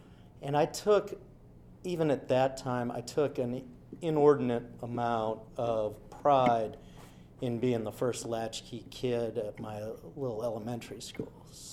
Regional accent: Tallahassee, Florida, United States; Now before that, backing up, I grew up in Tallahassee, Florida.

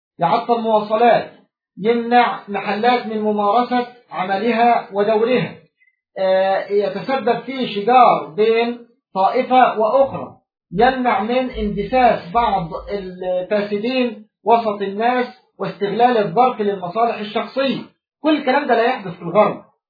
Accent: Egypt; أو لو إن الدولة عندنا في مصر حسبت حسابات هذه المظاهرة صح

